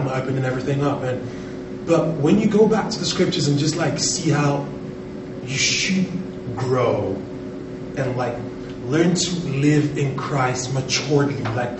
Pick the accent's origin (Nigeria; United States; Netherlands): Nigeria; Because I'm from Nigeria